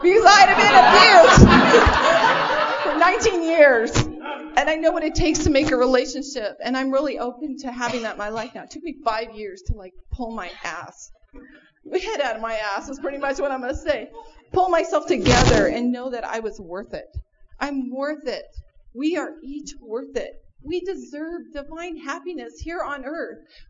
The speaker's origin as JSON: {"language": "English", "town": "Riverside", "region": "California", "country": "United States", "said": "I'm from Riverside, California, and it is an honor to be here today."}